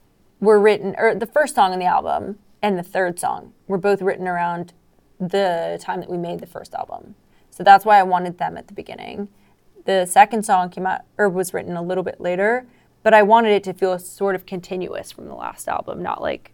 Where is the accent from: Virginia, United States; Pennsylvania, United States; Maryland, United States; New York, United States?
New York, United States; But I'm excited to play Brooklyn Steel, New York, because I'm from New York.